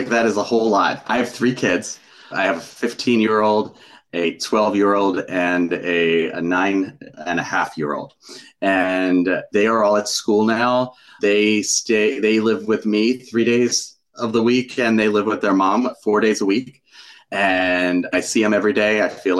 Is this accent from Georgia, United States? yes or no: no; Maryland, United States; I was raised in Maryland, where most people are either Catholic or Methodist.